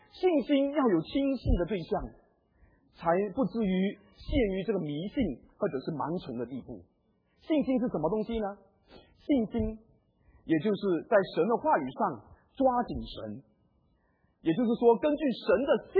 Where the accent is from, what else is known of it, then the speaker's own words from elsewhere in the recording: southern China, China; 不过南方人也性格豪爽哦，我是南方人，我也很豪爽啊